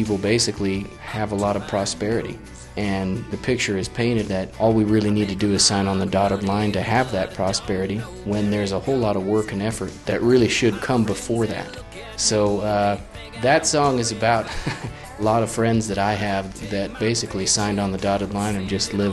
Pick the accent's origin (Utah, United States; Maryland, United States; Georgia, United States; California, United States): Utah, United States; Hooper; I'm a songwriter from Hooper, Utah.